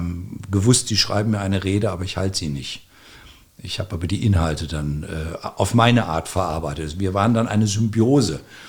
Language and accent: German; West Germany, Germany; weil ich als Westdeutscher immer im kleinen Grenzverkehr nach Salzwedel gefahren bin